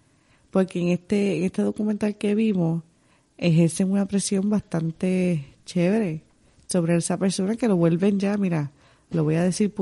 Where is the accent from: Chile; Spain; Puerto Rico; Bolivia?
Puerto Rico; Salinas; yo también soy de Salinas, yo soy de La Plena.